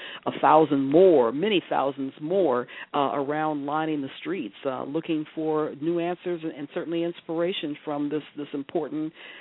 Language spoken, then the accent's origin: English; Detroit, Michigan, United States; I mean, I was from Detroit, so it was just a matter of catching the bus downtown with my uncle